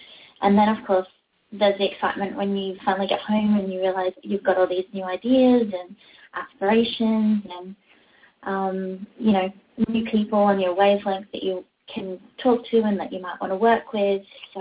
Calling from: Los Angeles, California, United States; Yes, I'm calling from Los Angeles today.

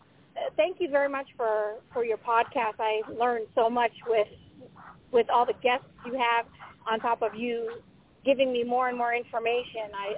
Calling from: Ventura, California, United States; from Ventura, California.

